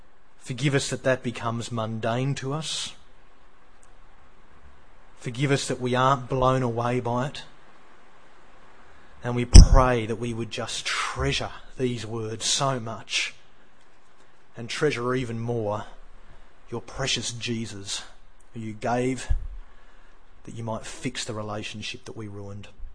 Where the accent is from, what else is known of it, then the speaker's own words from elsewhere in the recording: Australia; We began thinking about the concept of reconciliation and just how important it is for us as Australian people.